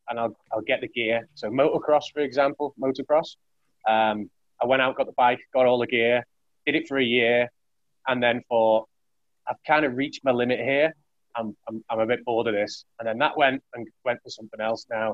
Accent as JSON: {"language": "English", "town": "Ellesmere Port", "region": "North West England", "country": "United Kingdom", "tie": "born or raised there", "said": "Place called Ellesmere Port. It's like a working man's town. Oil refineries, car manufacturer there."}